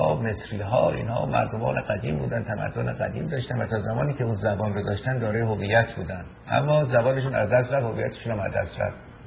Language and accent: Persian; Iran; این زبان پارسی دری که من به شما امروز سرمون بالا میگیریم و این ما ایرانی هستیم